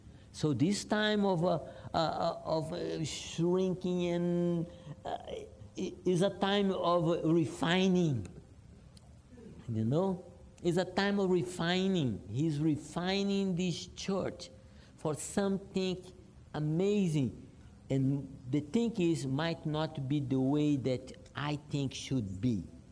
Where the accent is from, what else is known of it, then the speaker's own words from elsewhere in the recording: Rio de Janeiro, Brazil; Where I come from originally, I didn't say I come from Brazil. Okay. I came from the most exciting town in the world, Rio de Janeiro.